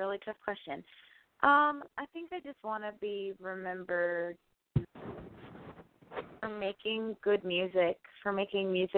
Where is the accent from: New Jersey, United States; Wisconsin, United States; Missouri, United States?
New Jersey, United States; Freehold; I mean, I grew up in Freehold.